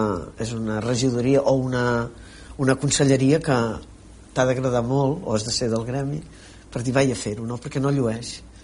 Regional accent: Catalonia, Spain; el Baix Penedès és la meva comarca

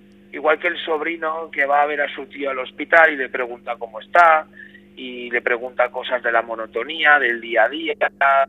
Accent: Alcoy, Valencian Community, Spain; Yo soy de Alcoy de toda la vida.

